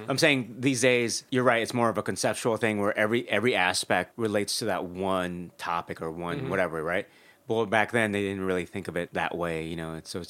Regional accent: Philippines; We're Filipino.

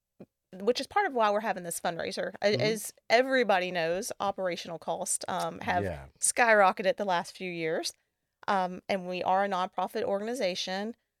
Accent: Louisville, Kentucky, United States; Yeah, I'm from Louisville, Kentucky.

